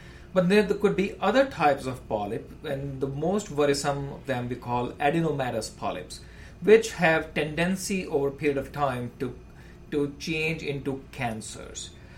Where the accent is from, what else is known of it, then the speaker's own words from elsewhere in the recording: India; now in United States; I'm a migrant. I came from India, and back in India, we hardly see any diverticulosis or diverticulitis.